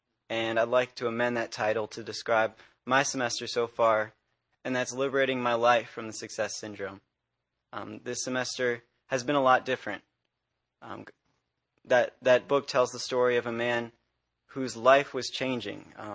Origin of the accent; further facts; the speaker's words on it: Ashburn, Virginia, United States; I'm a sophomore pastoral major, and I'm from Ashburn, Virginia.